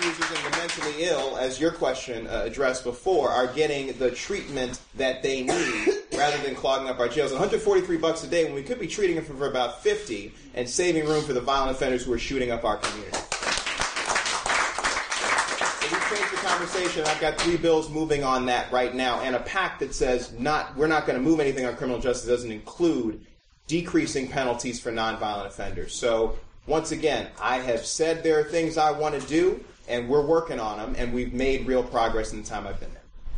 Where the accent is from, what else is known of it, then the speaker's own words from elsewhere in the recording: Maywood, Illinois, United States; now in Chicago, United States; I grew up in Maywood, I live in Bronzeville, I hear gunshots every night.